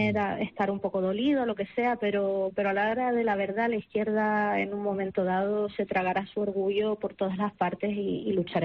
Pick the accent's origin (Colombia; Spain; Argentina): Spain; Las Palmas de Gran Canaria, Canary Islands; yo soy del barrio de la Isleta y estoy muy vinculada a la playa de las Canteras y a la bahía del Confital